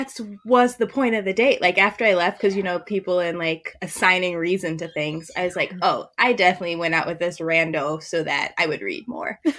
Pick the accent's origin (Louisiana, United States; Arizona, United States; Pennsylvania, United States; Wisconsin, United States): Wisconsin, United States; and that she went to Wisconsin, the University of Wisconsin, and I'm from Wisconsin.